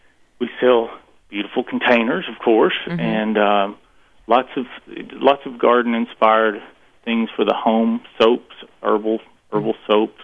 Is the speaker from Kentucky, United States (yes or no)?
yes; Kentucky, United States; it tells about how I grew up in Kentucky and photographs of my family's place and lots of different styles of gardens.